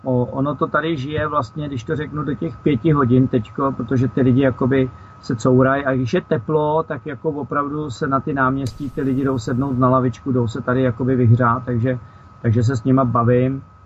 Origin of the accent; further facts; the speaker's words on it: Prague, Czechia; now in Moravia, Czech Republic; jsem si dovolil jako Pražák přijet sem na Moravu